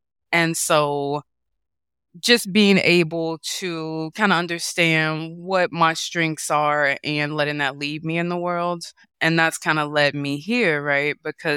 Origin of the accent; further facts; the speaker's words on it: Chicago, Illinois, United States; I'm a city girl. I'm from Chicago.